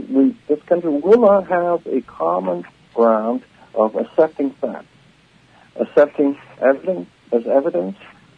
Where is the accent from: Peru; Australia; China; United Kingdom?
China; English is a second language; now in United States; I came from China. I know what this like.